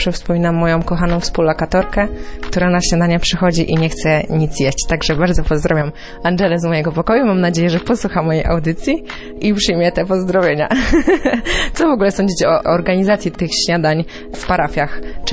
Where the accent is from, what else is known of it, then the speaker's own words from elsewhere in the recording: Aleksandrów Kujawski, Kuyavian-Pomeranian Voivodeship, Poland; To ja wam się pochwalę, że pochodzę z Aleksandrowa Kujawskiego